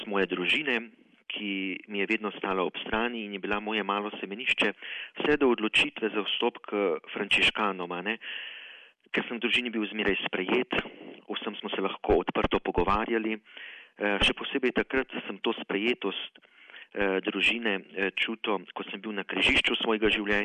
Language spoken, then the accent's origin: Slovenian; Prekmurje, Slovenia; accent: Prekmurje dialect; Takoj samo, da se zagledamo že, da vemo, da smo iz Prekmurja, takoj gučimo po prekmursko